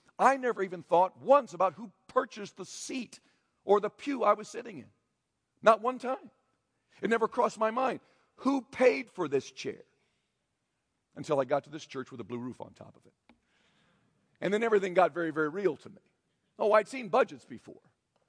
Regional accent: United States; I'm just like you. I'm an American Christian.

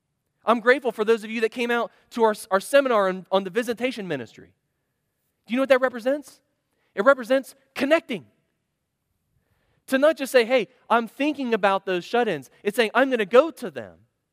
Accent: United States; for me as an American, I like I've got my perimeter here, okay?

